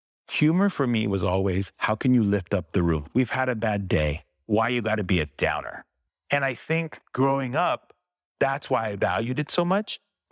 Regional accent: California, United States; I think it was growing up in the Bay Area. We grew up in Filipina and Latina neighborhoods.

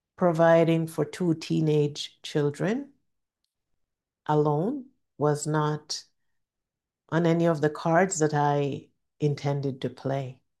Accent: Jamaica; as a little girl growing up in Jamaica

